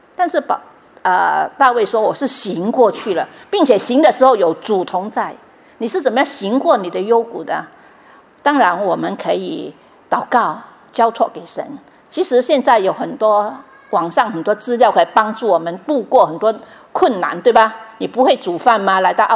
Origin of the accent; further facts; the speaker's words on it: Vietnam; 因为我在越南长大的嘛